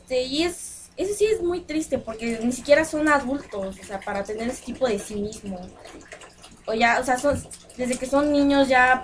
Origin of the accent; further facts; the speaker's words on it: Mexico; todos somos mexicanos